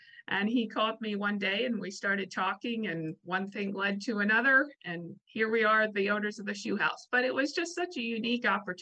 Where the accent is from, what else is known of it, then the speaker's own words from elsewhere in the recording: Lancaster, Pennsylvania, United States; You know, I grew up actually in Lancaster, but my grandparents lived in York.